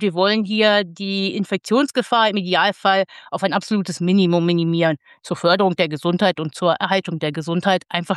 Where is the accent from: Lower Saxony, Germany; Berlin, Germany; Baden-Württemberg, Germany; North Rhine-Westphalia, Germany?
Lower Saxony, Germany; Lengede; also born or lived in Wolfenbüttel; gebürtig komme ich, wie man hören kann, nicht aus Bayern, sondern aus Niedersachsen. Ich bin in der wunderschönen Jägermeisterstadt Wolfenbüttel geboren und bin in einem kleinen Dorf namens Lengede aufgewachsen, welches in den 60er Jahren durch ein Bergwerksunglück zu trauriger Berühmtheit kam.